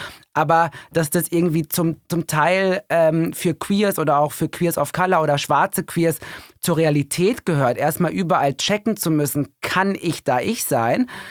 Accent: Recklinghausen, North Rhine-Westphalia, Germany; Aus Recklinghausen. Recklinghausen, das ist bei Oerkenschwick und Castrop-Rauxel. Das ist eine tolle Ecke, direkt am Münsterland. Traumhaft, Leute, traumhaft schön da, kein schöner Land.

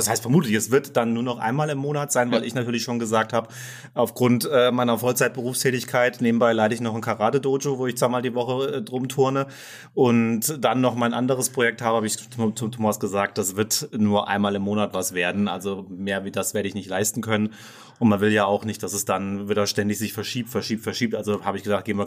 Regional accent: Fulda, Hesse, Germany; ich komme ebenfalls aus Fulda

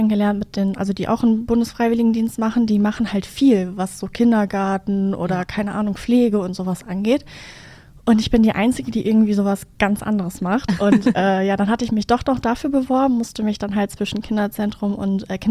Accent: North Rhine-Westphalia, Germany; now in Düsseldorf, Germany; Ja, also eigentlich komme ich vom Dorf, aus dem Sauerland und ich bin mit meinen Eltern damals dann hier nach Düsseldorf gezogen.

